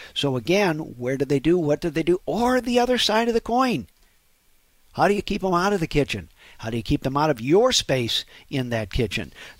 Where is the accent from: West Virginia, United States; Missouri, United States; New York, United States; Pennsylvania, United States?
Missouri, United States; St. Louis; You know, born and raised in St. Louis, I am what I am.